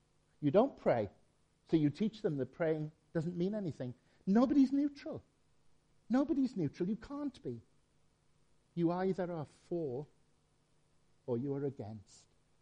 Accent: United Kingdom; because we're British, we're not going to get rid of that, are we?

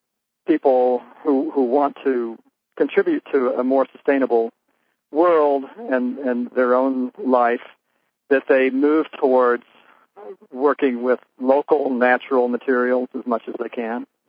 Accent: Idaho, United States; We grew up in Idaho, in southern Idaho.

